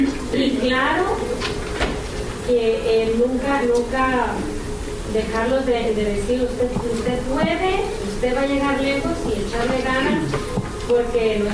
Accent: Montevideo, Uruguay; vengo de la ciudad de Montevideo.

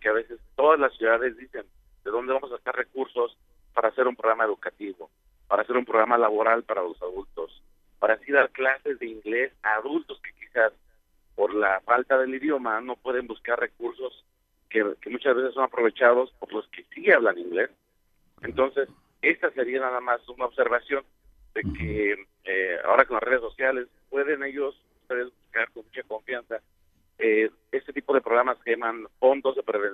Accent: Mexico; now in United States; yo soy originario de México y vivo ya en Texas por muchos, muchos años

